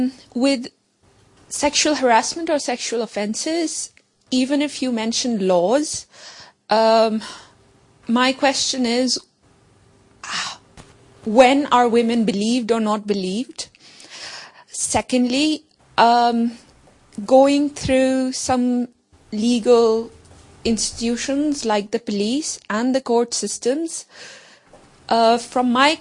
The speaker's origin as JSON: {"language": "English", "country": "Pakistan", "said": "I come from Pakistan"}